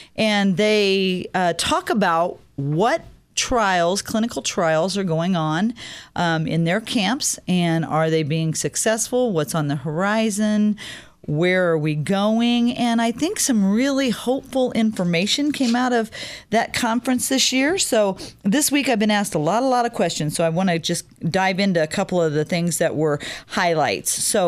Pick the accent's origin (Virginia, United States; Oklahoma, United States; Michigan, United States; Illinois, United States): Illinois, United States; was held in Chicago, Illinois, my home state, this past week.